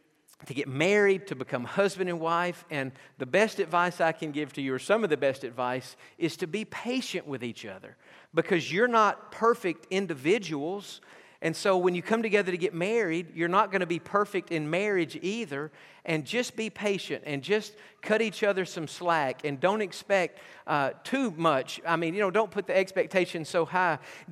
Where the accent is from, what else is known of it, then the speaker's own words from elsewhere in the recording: Texas, United States; Growing up in East Texas, where we did, a lot of our buddies used to haul hay.